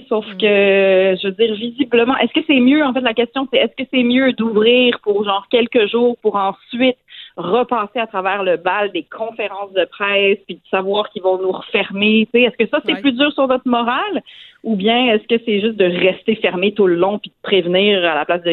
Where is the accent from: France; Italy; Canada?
Canada; Montreal, Quebec; Je suis aussi fâchée que vous en tant que Montréalaise.